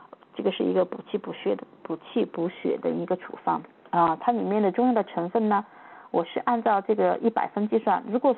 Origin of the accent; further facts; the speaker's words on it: China; 特别是我们中国人嘛